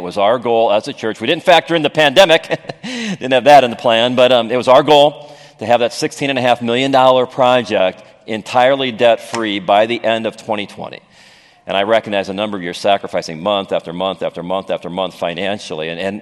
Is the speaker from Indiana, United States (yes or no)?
yes; Gary, Indiana, United States; I grew up in Gary in the 60s.